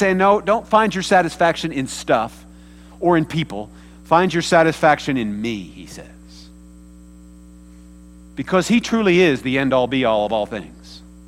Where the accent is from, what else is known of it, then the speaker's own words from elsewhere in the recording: Kansas, United States; how did I end up with a family in Kansas when I was born in Kansas City that didn't have any money, that adopted me as a child?